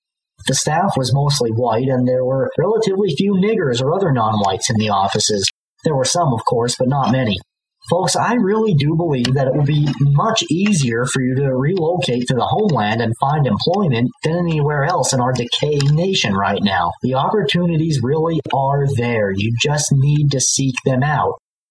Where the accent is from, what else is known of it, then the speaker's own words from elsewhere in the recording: Pennsylvania, United States; Greetings, comrades. … from Pennsylvania, and I'm doing this recording to tell you about the trip I made to the homeland in early January.